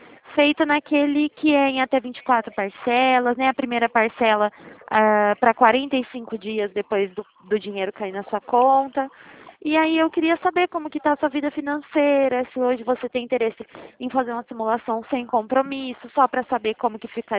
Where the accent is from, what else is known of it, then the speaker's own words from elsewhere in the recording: Itatiba, São Paulo, Brazil; nós somos de Itatiba, interior de São Paulo.